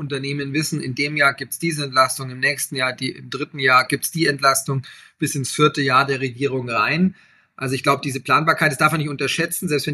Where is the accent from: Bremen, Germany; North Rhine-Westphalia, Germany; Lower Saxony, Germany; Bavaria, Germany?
Bavaria, Germany; Herzogenaurach; Man sieht es hier in Erlangen, in meiner Heimatstadt Herzogenaurach